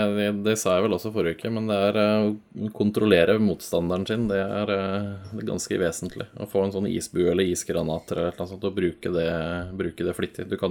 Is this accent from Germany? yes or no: yes; Germany; Norwegian is a second language; Det var de jeg blanda med, fordi jeg